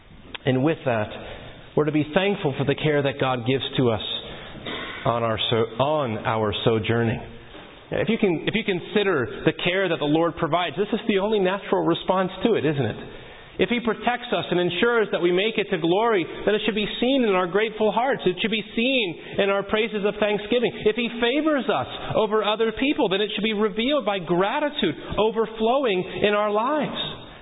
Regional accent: United States; Because even though I was in their land, I'm an American.

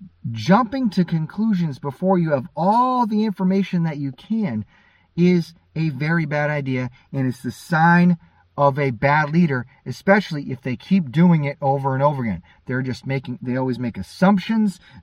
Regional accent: United States; I'm from America, so I'm talking about my experience here.

